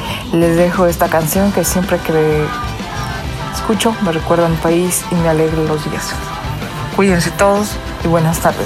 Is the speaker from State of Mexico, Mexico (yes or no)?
yes; State of Mexico, Mexico; now in Columbia, United States; Yo radico en este estado hace 17 años. Vine de México. El estado de México es mi lugar de origen. Vine buscando una vida mejor.